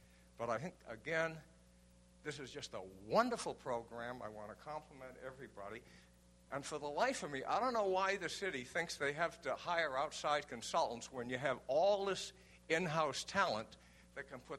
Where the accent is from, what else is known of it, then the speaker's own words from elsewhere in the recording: New England, United States; Of course, I'm from New England, and that's what we used to have.